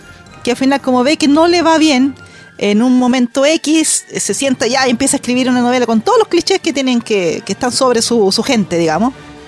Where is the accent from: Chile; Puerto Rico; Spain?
Chile; Pues si yo soy chilena, ¿por qué no puedo traerme una historia chilena? Pero si yo soy chilena, ¿qué más quieres que te diga?